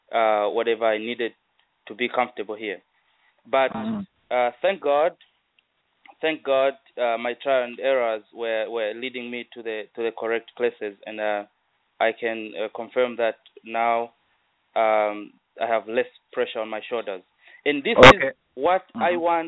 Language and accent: English; Southern Province, Zambia; moved away as an adult; now in Dallas, United States; I am from Southern Province, and I went to Kalomo High School.